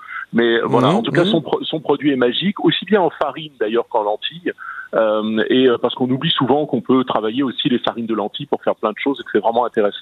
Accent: Rouen, Normandy, France; born there; Vous savez, je suis né à Rouen.

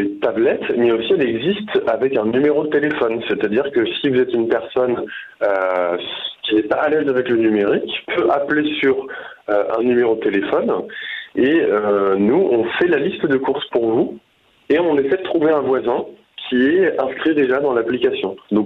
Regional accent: La Roche-sur-Yon, Pays de la Loire, France; moi, je suis vendéiss. Hein. Donc, je suis né à La Roche-sur-Yon, et en fait, on a habité toujours dans les zones rurales à côté.

